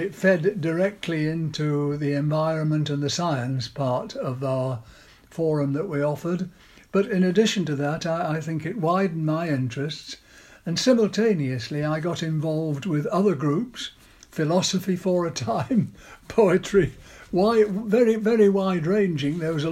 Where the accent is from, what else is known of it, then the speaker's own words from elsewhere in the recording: Barnsley, Yorkshire and the Humber, United Kingdom; I was brought up in Barnsley, South Yorkshire, not far from what is called Wentworth Castle